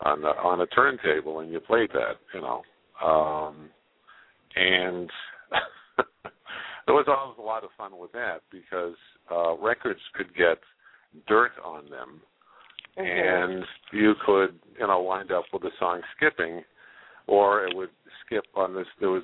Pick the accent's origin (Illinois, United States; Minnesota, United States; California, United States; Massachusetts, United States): Massachusetts, United States; Leominster; I lived out in Leominster at the time. It was my hometown.